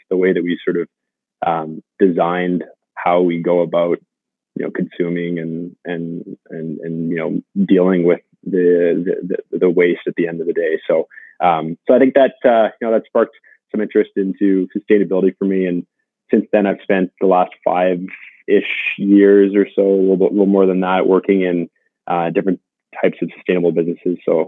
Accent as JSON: {"language": "English", "town": "Vancouver", "region": "British Columbia", "country": "Canada", "tie": "born or raised there", "said": "I grew up in Vancouver"}